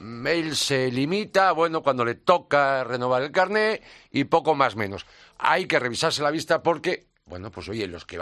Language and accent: Spanish; Galicia, Spain; No está nada mal, fíjate, dos en mi tierra.